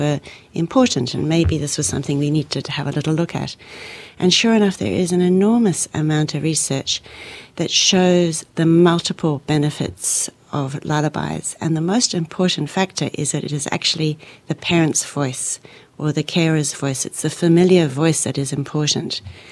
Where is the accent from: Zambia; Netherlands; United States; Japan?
Zambia; Well, I was actually very lucky because I grew up in Africa. I was born in Zambia, and singing was just a normal part of life then.